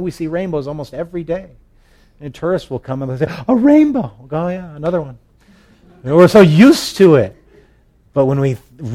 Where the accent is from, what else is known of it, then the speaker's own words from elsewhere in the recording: Hawaii, United States; I would never take for granted what I had become so used to growing up in Hawaii.